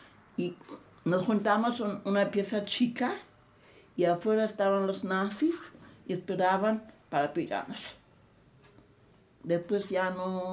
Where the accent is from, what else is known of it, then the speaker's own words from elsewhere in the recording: Germany; moved away; Cuando yo salí de Alemania, una estación se desmayó.